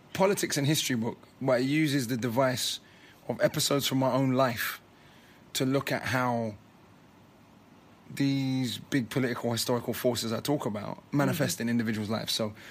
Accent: London, United Kingdom; I grew up in London. I didn't grow up in Kingston.

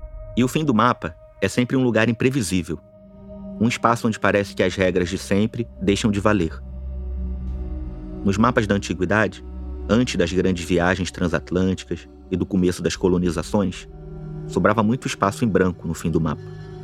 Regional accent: Rio de Janeiro, Brazil; born there; Eu, por exemplo, nasci em Bangu, que é um bairro que também tem uma história entre o rural e o industrial.

